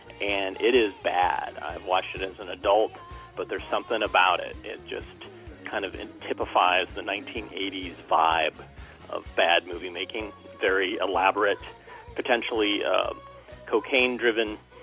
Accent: Raleigh, North Carolina, United States; And I'm from Raleigh, North Carolina.

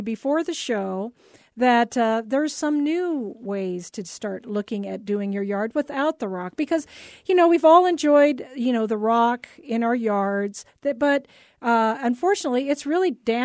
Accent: California, United States; I'm from California.

